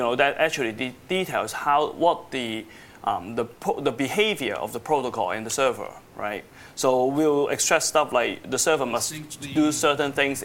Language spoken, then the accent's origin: English; Hong Kong; born there; So I was born in Hong Kong, so you may find me, you know, speaking funny, but I usually blame it on the British, and I use like words like aluminium, aeroplane, stuff like